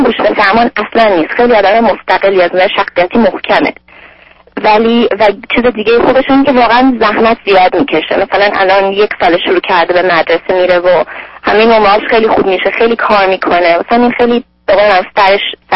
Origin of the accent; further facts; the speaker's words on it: Iran; moved away as an adult; now in California, United States; من 25 سالمه، 5 سال از ایران اومدم، تو کالیفرنیا زندگی میکنم.